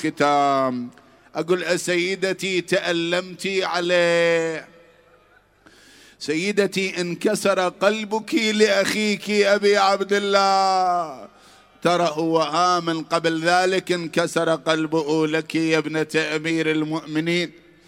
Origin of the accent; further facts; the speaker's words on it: Iraq; ألبسهم ثوب الشفاء وثوب العافية بلادنا العراق